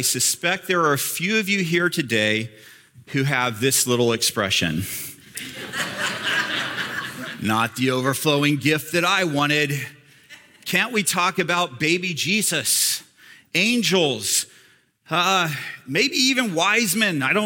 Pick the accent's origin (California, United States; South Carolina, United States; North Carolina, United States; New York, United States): North Carolina, United States; also born or lived in Georgia; I guess I grew up in North Carolina, lived most recently in Georgia, so I did not understand what cold weather really was.